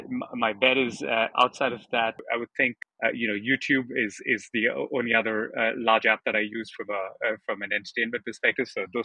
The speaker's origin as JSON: {"language": "English", "country": "India", "tie": "born or raised there", "said": "I was born and raised in India, and was born in a middle class business family"}